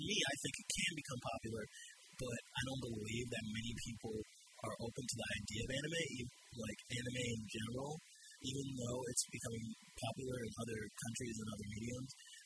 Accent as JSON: {"language": "English", "country": "United States", "said": "because as you can see, I'm like an American. I can't really understand. I was never really taught Japanese"}